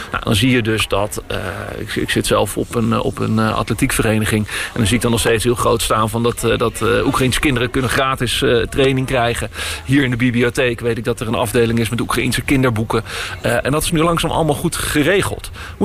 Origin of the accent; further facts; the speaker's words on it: The Hague, South Holland, Netherlands; Nou, eigenlijk als Hagenaar hoop ik dat vooral zo snel mogelijk de verbouwing van Binnenhof wordt afgerond.